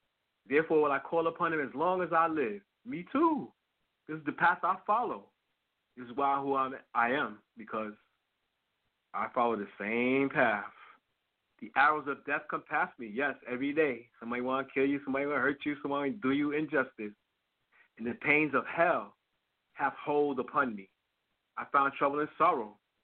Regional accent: Harlem, New York, United States; I grew up in Harlem, and many of my friends ain't make it out. They died, they in jail, they caught up on drugs.

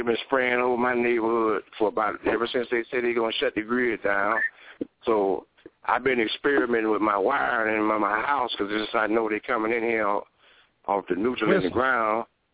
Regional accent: Florida, United States; I'm from Florida, man. I'm from South Florida.

